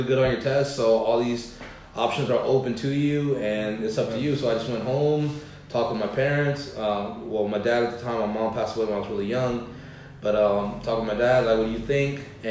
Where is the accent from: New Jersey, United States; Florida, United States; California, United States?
California, United States; Los Angeles; Well, I'm a California kid. Grew up in LA. I lived in South Central during the... So I was born in 86. Grew up in South Central LA during the 90s. Moved out to Carson.